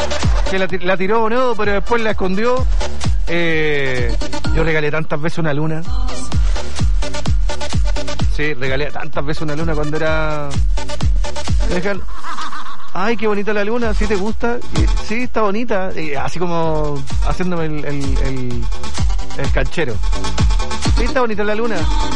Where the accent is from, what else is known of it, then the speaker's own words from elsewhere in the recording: Renaico, Araucanía, Chile; Donde en mi pueblo, en Renaico, se ven las estrellas, al igual que acá. En el sur de Chile se ven las estrellas.